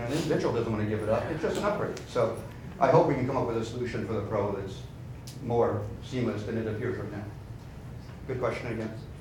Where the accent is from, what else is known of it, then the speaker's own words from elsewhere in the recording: Hawaii, United States; Obama's from Hawaii. I'm from Hawaii. Maybe I'd be better.